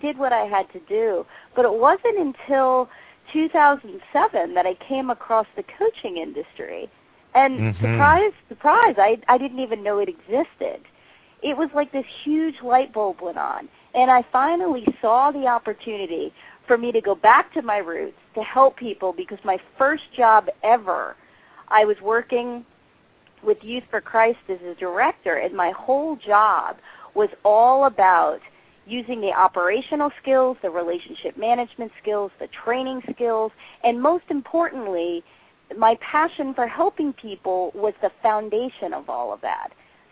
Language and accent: English; United States; I grew up just outside New York City and spent a lot of my adult life bouncing around from job to job.